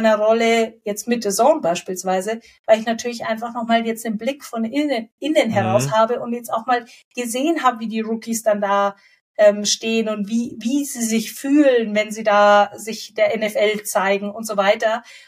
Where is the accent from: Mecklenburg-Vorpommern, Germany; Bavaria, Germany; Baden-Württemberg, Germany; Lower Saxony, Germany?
Bavaria, Germany; Munich; weil eine der ersten Fragen war dann immer, hey, woher kommst du? München, Deutschland.